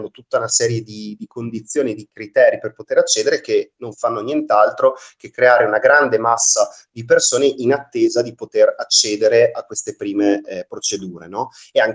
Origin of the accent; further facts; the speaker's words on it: Trieste, Friuli-Venezia Giulia, Italy; Noi veniamo dalla città di Trieste, che è soggetta a fortissima turistificazione